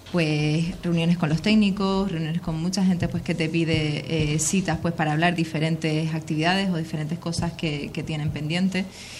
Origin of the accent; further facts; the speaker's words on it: Canary Islands, Spain; Bueno, pues vengo de aquí, de Lanzarote. Yo vivo en Costa Teguise.